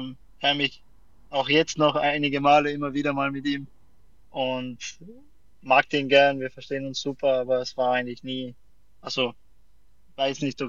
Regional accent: Innsbruck, Tyrol, Austria; oder ursprünglich sind wir beide aus Tirol, ich aus Innsbruck, sie aus Seefeld.

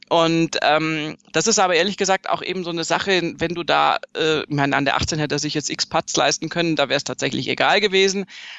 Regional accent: Baden-Württemberg, Germany; Ach so, stimmt, ja, ich bin Schwäbin.

